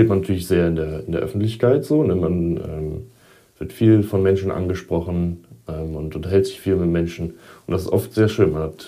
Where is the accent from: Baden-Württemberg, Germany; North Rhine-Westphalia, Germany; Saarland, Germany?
North Rhine-Westphalia, Germany; Gummersbach; Ich komme ursprünglich aus Gummersbach. Das ist ein Stückchen östlich von Köln im Bergischen Land.